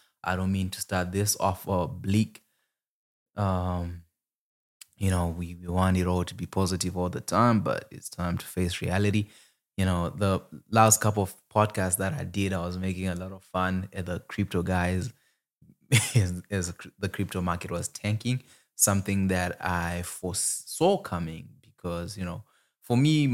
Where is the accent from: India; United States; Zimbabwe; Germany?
Zimbabwe; first language Shona; English is a second language; in my language, or in my native language, Shona in Zimbabwe